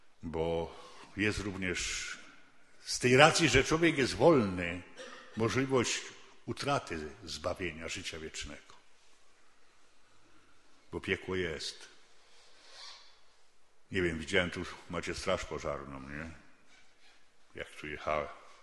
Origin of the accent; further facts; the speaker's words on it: Lesser Poland, Poland; Ja pochodzę trochę z tego regionu, tylko jeszcze bardziej w stronę Czarnego Dunajca, tam za Nowym Targiem.